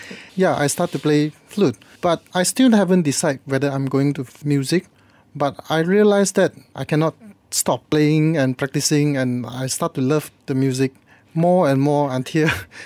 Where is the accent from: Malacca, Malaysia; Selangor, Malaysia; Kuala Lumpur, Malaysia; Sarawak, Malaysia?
Malacca, Malaysia; Yeah, actually, I was from Malacca. And in that time, especially in Malacca, not very popular in the classical music.